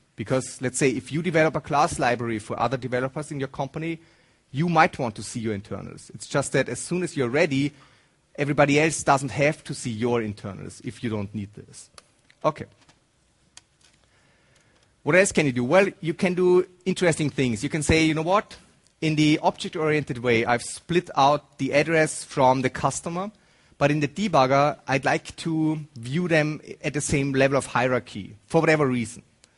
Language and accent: English; Austria; now in Germany; So, and I'm from Austria, but moved to Germany quite a while ago, and so I'm way too used to this now.